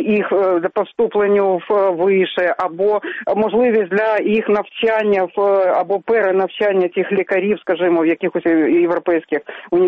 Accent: Kharkiv, Kharkiv Oblast, Ukraine; тому що я сама з Харкова

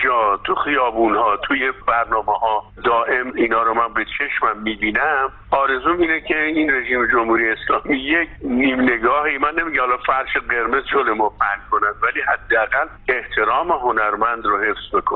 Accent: Iran; moved away; آرزومون اینه که بتونیم بریم به وطنمون و کنار هموطنانمون باشیم و توی ایران زندگی بکنیم.

